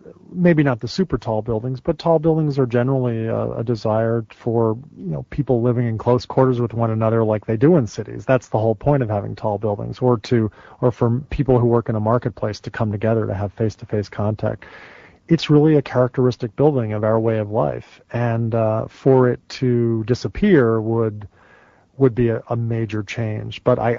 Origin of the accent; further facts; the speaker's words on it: New Jersey, United States; I grew up in New Jersey, and we could go to the beach and look out over Lower Manhattan, the bay, and from 40 miles away, see the Trade Center towers.